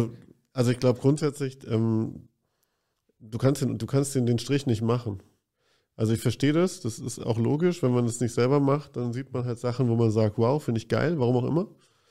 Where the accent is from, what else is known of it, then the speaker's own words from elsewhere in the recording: Munich, Bavaria, Germany; also dann bin ich dann eher als Münchner gerade dann eher so, geil, hier ist endlich mal was los.